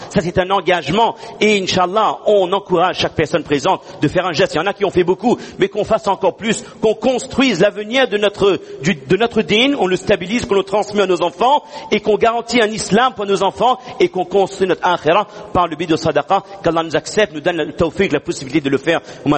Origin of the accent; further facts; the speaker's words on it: Réunion, France; en tant que réunionnais, en tant que héritiers de ce que nos parents nous ont donné, nous ont légué